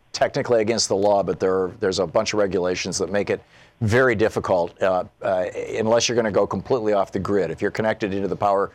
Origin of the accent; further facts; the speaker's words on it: Michigan, United States; Germany is cloudier than Michigan. And I grew up in Michigan. I got my pilot's license in Michigan.